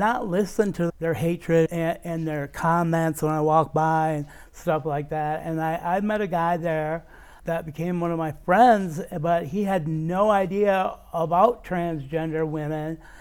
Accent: Rochester, Minnesota, United States; born there; I was born in Rochester, Minnesota.

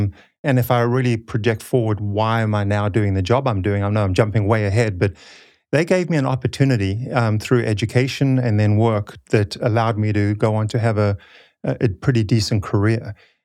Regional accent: Durban, KwaZulu-Natal, South Africa; in a poor neighborhood. I believe it's equivalent to the projects. It was government housing, but they were standalone houses. But so a pretty poor area of the city where I grew up in Durban.

